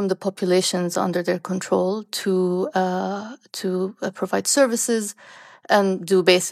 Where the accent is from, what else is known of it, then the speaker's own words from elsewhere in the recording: Sana'a, Amanat Al Asimah, Yemen; I grew up in Yemen. I finished high school in Yemen, in Sana'a.